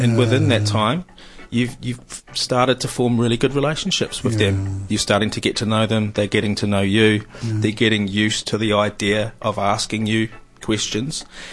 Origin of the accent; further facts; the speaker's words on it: New Zealand; now in London, United Kingdom; I grew up in New Zealand.